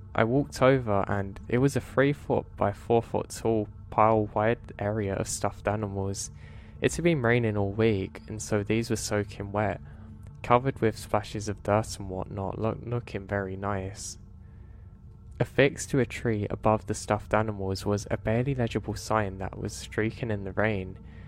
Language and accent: English; United States; now in Bergen, Norway; I am American. I was born in America, but my father's from Norway, so that means that I spend half my time in America, where I work as a park ranger